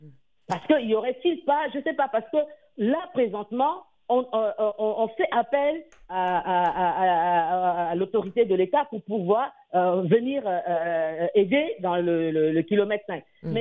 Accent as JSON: {"language": "French", "country": "Central African Republic", "said": "Mais chez nous, en République centrafricaine, nous n'avons pas cette culture d'armes."}